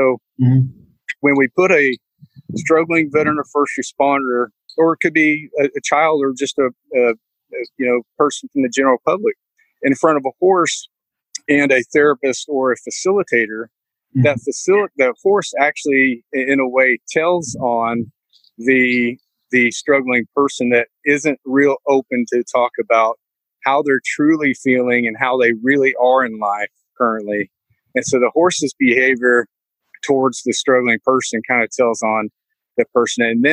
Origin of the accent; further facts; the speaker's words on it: Mustang, Oklahoma, United States; I'm from Mustang, Oklahoma. I grew up with horses.